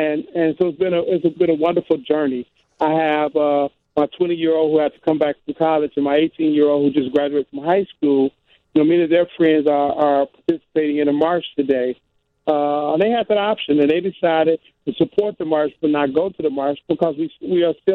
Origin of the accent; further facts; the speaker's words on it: Detroit, Michigan, United States; I grew up in Detroit, 10 minutes from Windsor, Canada, and I can recall many, many nights as a high school student looking for a good place to hang out.